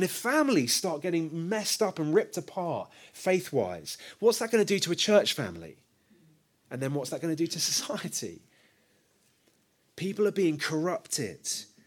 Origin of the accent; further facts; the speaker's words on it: United Kingdom; We're British. We don't like awkward.